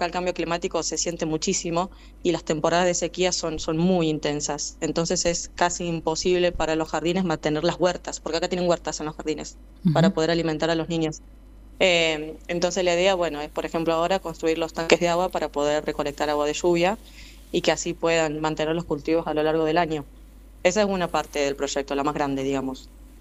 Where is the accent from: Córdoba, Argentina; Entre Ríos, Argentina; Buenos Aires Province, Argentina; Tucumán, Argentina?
Córdoba, Argentina; La Carlota; soy de La Carlota, soy de pueblo, ahí no hay universidad.